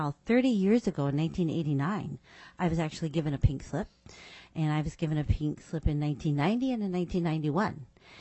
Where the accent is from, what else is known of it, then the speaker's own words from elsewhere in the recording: Fairbanks, Alaska, United States; from Fairbanks, Alaska, and I am the NEA director for NEA Alaska